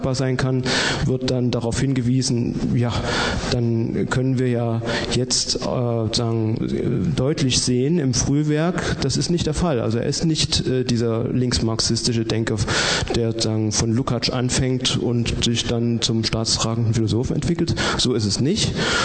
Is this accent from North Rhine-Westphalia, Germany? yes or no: no; Leipzig, Saxony, Germany; Ich kenne den Tomasius Club natürlich als Leipziger